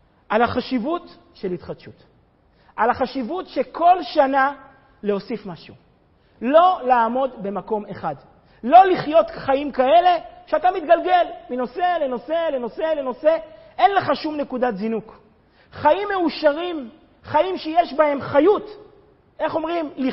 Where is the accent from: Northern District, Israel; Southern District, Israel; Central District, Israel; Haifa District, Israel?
Central District, Israel; Kfar Chabad; אני לא מפה, אני מכפר חב"ד, אשתי מפה.